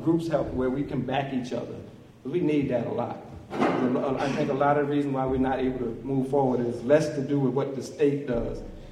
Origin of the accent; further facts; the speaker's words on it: New Jersey, United States; like I'm from New Jersey, small town in New Jersey, so there would be Panthers would come from New York to show us pretty much how to be Panthers.